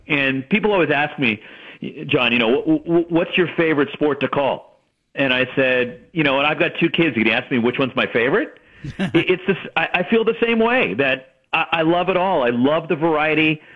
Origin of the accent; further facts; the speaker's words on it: California, United States; But you know, growing up in the Bay Area, nobody played hockey.